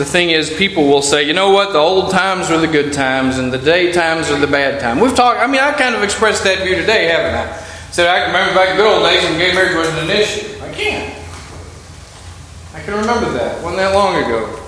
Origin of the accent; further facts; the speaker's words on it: Louisville, Kentucky, United States; Listen, I'm from Louisville. I can't say nothing about anybody.